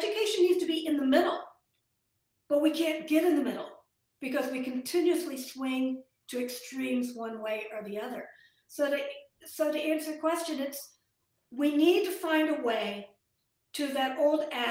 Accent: Iowa, United States; I'm from Iowa. Actually, my PhD is from University of Iowa, and I went to school there.

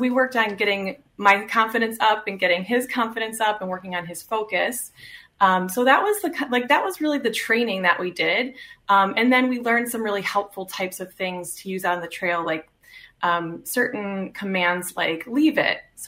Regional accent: Milwaukee, Wisconsin, United States; I am originally from the Milwaukee area and had moved away from the state for school and jobs and came back after about 12 years. And so then as an adult coming back to Wisconsin, I wanted to learn more about my home state.

